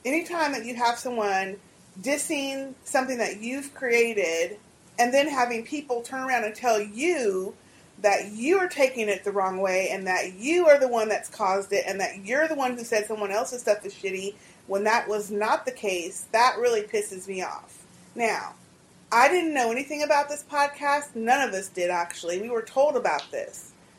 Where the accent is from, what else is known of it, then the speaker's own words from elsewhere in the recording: Texas, United States; because we're from Texas, or I'm from Texas